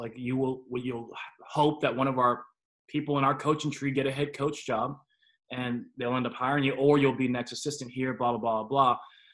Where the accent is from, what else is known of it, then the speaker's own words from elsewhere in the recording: California, United States; well, I'm from Southern California, so yeah.